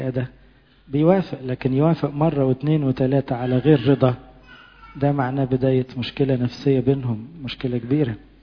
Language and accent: Arabic; Egypt; هننسى ان احنا مصريين وننسى ان احنا يعني، انما طب ننسى ان احنا مسيحيين.